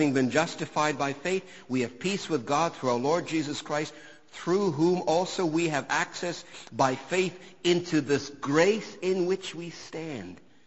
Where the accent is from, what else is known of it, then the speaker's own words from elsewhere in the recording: Ontario, Canada; We live in Canada. We live in this country. We're Canadian citizens.